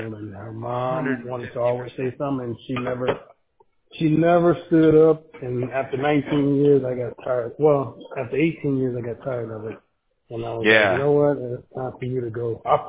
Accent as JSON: {"language": "English", "town": "Chicago", "region": "Illinois", "country": "United States", "said": "I'm from Chicago, actually. And I'm biracial, by the way, also. I'm half Panamanian and half African American."}